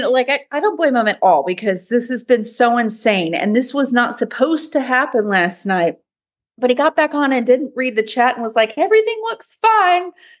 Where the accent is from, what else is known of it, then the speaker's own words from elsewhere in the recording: Kemp, Texas, United States; from Kemp, Texas.